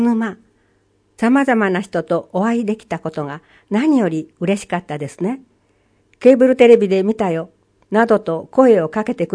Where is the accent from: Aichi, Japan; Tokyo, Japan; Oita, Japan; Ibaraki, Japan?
Ibaraki, Japan; Shimodate; 私は生まれも育ちも下館なので、小さい頃からおみこしを担いでいましたし